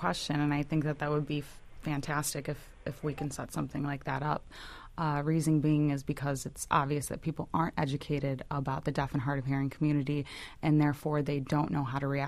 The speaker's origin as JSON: {"language": "English", "town": "Chicago", "region": "Illinois", "country": "United States", "also_born_or_lived": "New York", "said": "I was working up there for 6 years, but I'm originally from Chicago."}